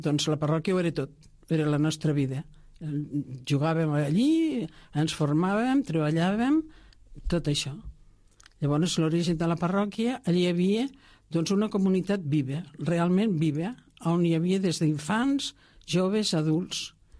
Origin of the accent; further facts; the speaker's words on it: Tàrrega, Catalonia, Spain; born there; jo vaig néixer a Tàrrega, però per una casualitat la meva mare passava per allí i doncs vaig venir jo al món. Vaig néixer en el si d'una família senzilla i treballadora.